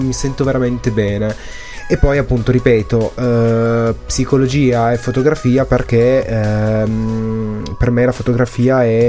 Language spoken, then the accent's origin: Italian; Turin, Piedmont, Italy; Sono di Torino, uh-huh. sì.